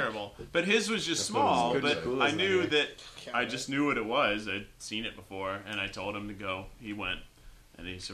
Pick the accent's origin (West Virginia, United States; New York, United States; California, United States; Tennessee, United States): Tennessee, United States; I grew up in Tennessee when people get brown recluse bites all the time because there's more woods